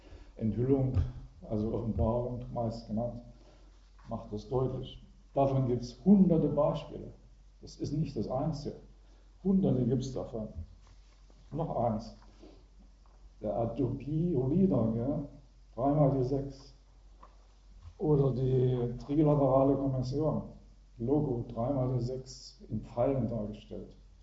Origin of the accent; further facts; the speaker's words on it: Germany; wir sind ja im Kommunismus groß geworden, wir zwei. Und auch da war ich schon gläubig in der ehemaligen DDR vor vielen Jahren.